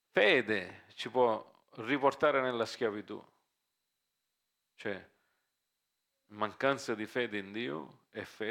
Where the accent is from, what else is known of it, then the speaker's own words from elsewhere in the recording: United States; now in Italy; io sono cresciuto in America